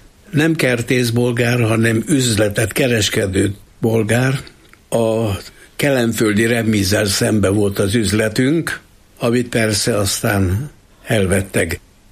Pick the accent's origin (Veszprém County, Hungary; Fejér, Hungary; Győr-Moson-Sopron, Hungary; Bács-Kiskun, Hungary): Veszprém County, Hungary; Zirc; born there; also born or lived in Budapest; Zirszen születtem, a Cisserciek nagyvárosában, a Bakony fővárosában, és az az érdekes, hogy minden nyáron aztán ott is nyaraltam, Pestről Zirszre mentünk